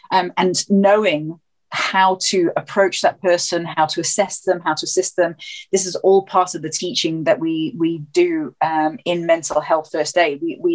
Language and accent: English; South Africa; you can't go back to South Africa. I'm South African